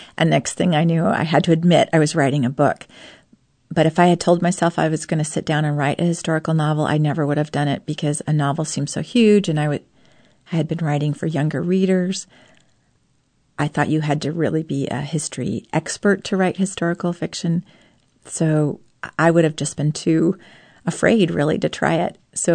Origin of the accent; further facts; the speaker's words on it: Seattle, Washington, United States; I mean, we grew up in the Seattle area. We don't get too many wild horses.